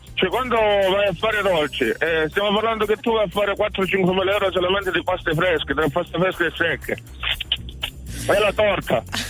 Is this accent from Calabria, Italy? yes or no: yes; Palmi, Calabria, Italy; Io sono esattamente da Palmi, provincia di Reggio Calabria.